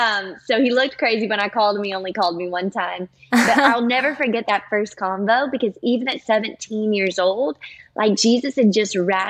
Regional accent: Louisiana, United States; I grew up in Louisiana. That's where all my family still lives.

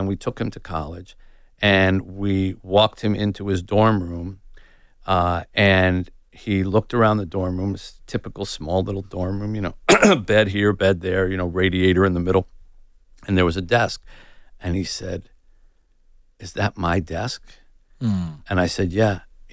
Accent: United States; I mean, I'm white and I'm American and I come from all, you know, I've had so many opportunities

